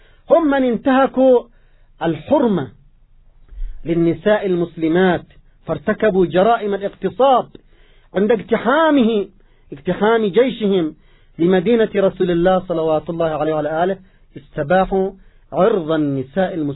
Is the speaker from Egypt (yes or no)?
no; Yemen; مثلا عندنا في اليمن بيوتات معروفة في اليمن